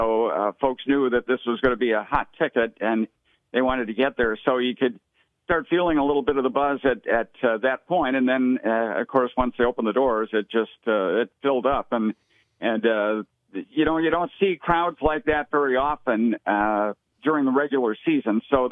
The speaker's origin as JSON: {"language": "English", "town": "Detroit", "region": "Michigan", "country": "United States", "tie": "born or raised there", "said": "when I was in high school, a kid growing up in Detroit, I seldom went to my high school football, basketball."}